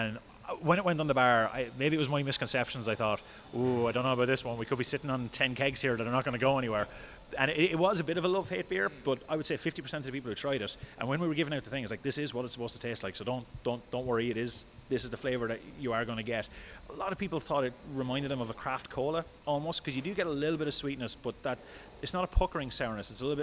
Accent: Carlow, Leinster, Ireland; And I'm from Carlo on the Wexford border originally, so that is the smell of my childhood coming through

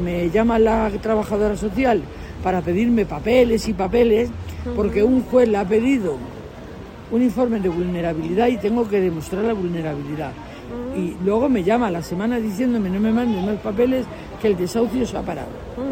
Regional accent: Extremadura, Spain; moved away as an adult; now in Madrid, Spain; vengo de Extremadura. Uh-huh. Y me tengo que ir de Extremadura

